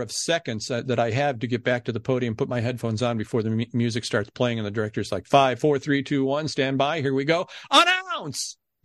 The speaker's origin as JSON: {"language": "English", "region": "Ohio", "country": "United States", "tie": "born or raised there", "said": "I grew up just outside of Cleveland, a couple minutes."}